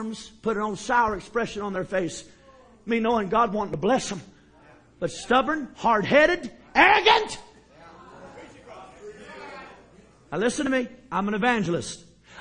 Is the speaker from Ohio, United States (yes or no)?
yes; Ohio, United States; I'm from Ohio, okay? Ohioans, I very rarely ever saw them shout.